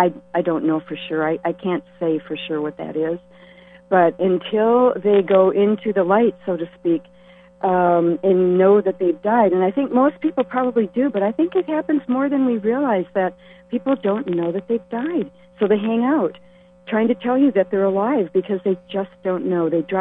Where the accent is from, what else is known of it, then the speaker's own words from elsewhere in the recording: Eau Claire, Wisconsin, United States; I grew up in Eau Claire, Wisconsin.